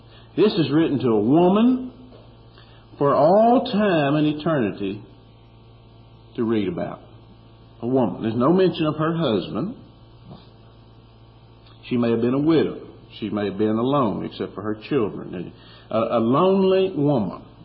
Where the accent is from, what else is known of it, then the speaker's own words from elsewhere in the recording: Kentucky, United States; and I come from Kentucky, and if you went through this crowd, you'd find people from all over.